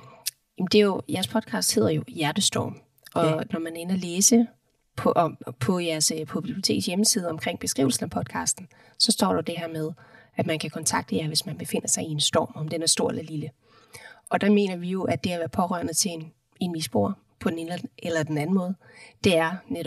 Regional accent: Hvidovre, Capital Region of Denmark, Denmark; now in Nørresundby, Denmark; jeg er også fra Sjælland, fra Hvidovre, flyttet her til Nørresundby for små 9 år siden.

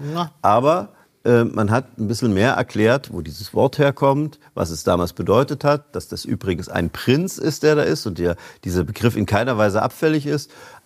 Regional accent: Görlitz, Saxony, Germany; aus meiner Jugend, ich komme aus Görlitz, haben wir immer über Breslau gesprochen.

